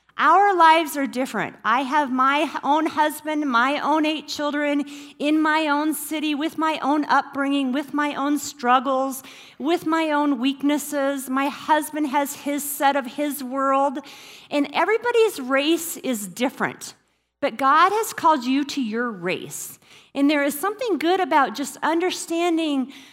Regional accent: Iowa, United States; And I was born and raised in Iowa. And I know what it means. We live in the desert now

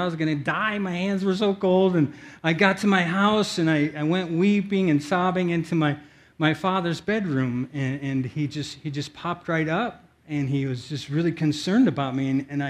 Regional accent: Osage, Iowa, United States; But I remember when I was a little boy, I grew up in Osage, Iowa, and it gets really cold there.

